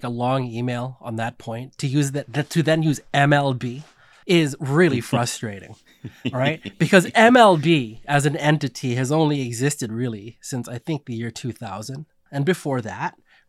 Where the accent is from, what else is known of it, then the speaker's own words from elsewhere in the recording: California, United States; I grew up in the Bay Area, but have spent most of my adult life out here, right?